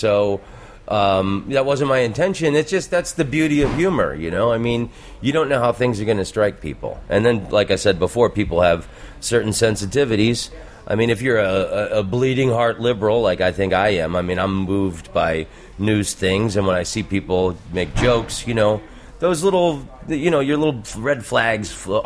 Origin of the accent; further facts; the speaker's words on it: Orlando, Florida, United States; I'm from Orlando, Florida. And it's where I grew up, and it's a really cheesy place, you know? There's no culture. It's amusement parks.